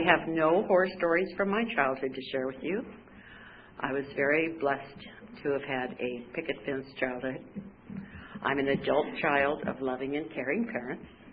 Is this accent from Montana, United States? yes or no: yes; Billings, Montana, United States; born there; I was born in Billings, Montana. Any Montanans here?